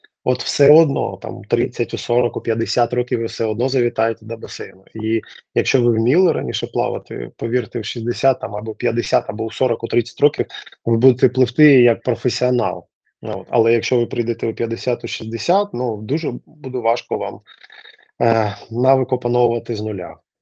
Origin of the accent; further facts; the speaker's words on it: Mariupol, Donetsk Oblast, Ukraine; Я з Маріуполя, от і у нас там одна з дуже добрих, ну, гарних шкіл боксу була.